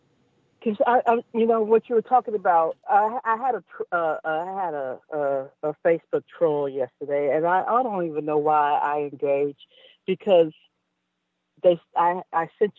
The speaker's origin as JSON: {"language": "English", "region": "California", "country": "United States", "said": "I said, well, I'm from California, so it didn't matter who I voted for, really."}